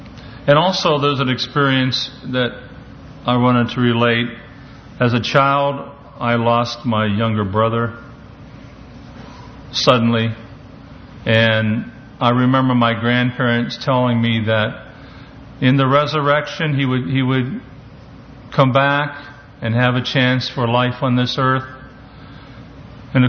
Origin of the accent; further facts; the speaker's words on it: Pennsylvania, United States; as I grew up in the Pocono Mountain area of Pennsylvania for many years, we had an orchard nearby that was about 800 acres